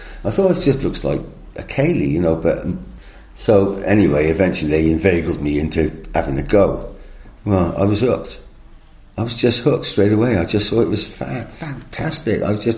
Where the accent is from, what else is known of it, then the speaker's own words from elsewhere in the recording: Chepstow, Wales, United Kingdom; I was younger and I lived in Chepstow, Caldicot area. Well, this is interesting, you know, because I'm from the Welsh-English borders.